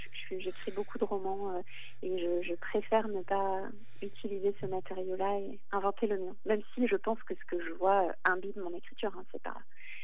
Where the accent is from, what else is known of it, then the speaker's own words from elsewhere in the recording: Auvergne-Rhône-Alpes, France; J'ai écrit sur l'enfance et les enfants placés. Qui se passe vraiment quand j'étais enfant dans l'Allier.